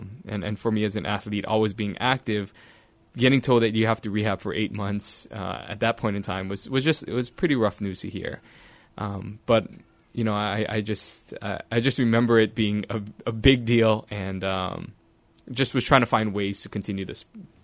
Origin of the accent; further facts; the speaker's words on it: Hilo, Hawaii, United States; a lot of people who see me don't necessarily think I'm originally from Hilo.